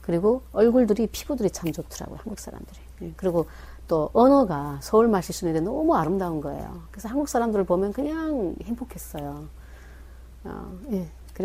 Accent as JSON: {"language": "Korean", "country": "North Korea", "said": "저희가 북한에서 왔습니다"}